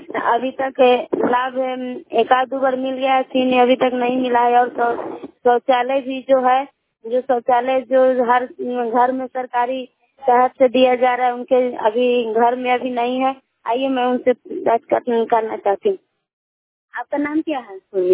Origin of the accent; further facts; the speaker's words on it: Bilav, Bihar, India; मैं बिलाव की निवासी हूँ।